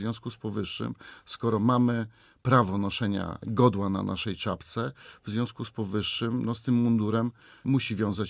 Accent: Białystok, Podlaskie Voivodeship, Poland; bo jestem białostoczaninem.

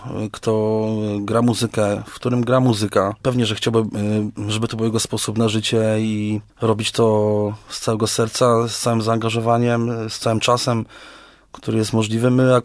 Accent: Uniejów, Łódź Voivodeship, Poland; mimo że jesteśmy z Uniejowa, mimo że z tego okręgu nie wszyscy nas gdzieś tam słyszeli

